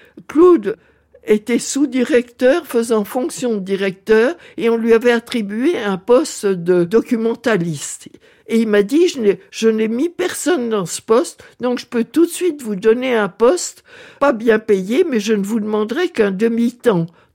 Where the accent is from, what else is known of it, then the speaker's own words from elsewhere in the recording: Belgium; je suis belge, j'ai une carte d'identité